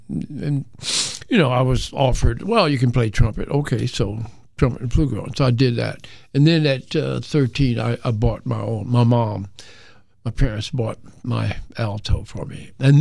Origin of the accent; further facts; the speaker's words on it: Detroit, Michigan, United States; also born or lived in Joplin, Missouri; In 1939, and I moved to Detroit in 1948.